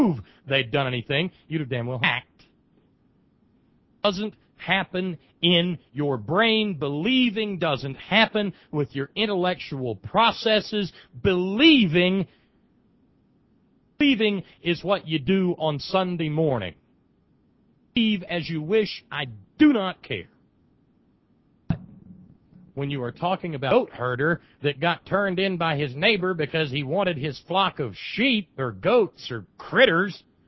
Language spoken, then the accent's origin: English; Alabama, United States; But for my part, I was raised in Alabama.